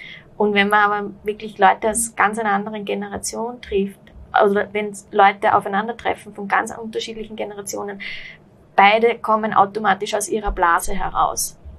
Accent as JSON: {"language": "German", "town": "Linz", "region": "Upper Austria", "country": "Austria", "moved": "as an adult", "lives_now": "Vienna, Austria", "said": "ich komme ursprünglich aus Linz, lebe aber schon jahrelang in Wien und bin eben zu meinem Studium nach Wien gekommen"}